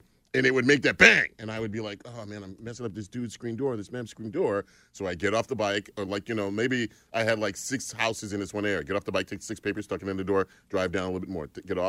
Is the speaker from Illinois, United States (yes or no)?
no; Long Island, New York, United States; Long Island, New York.